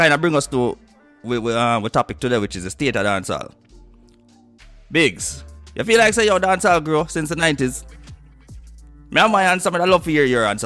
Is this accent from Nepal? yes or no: no; Jamaica; I'm Jamaican as well, so I feel like I'm reserved the right for say that, yo.